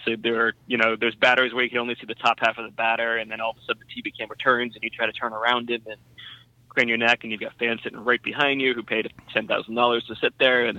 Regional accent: East Coast, United States; now in Chicago, United States; I grew up on the East Coast. I grew up a Baltimore Orioles fan. I've been in Chicago 7 or 8 years, going on 8.

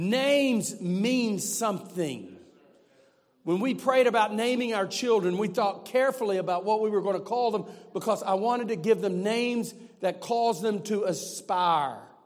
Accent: Texas, United States; I'm from East Texas, not real smart people.

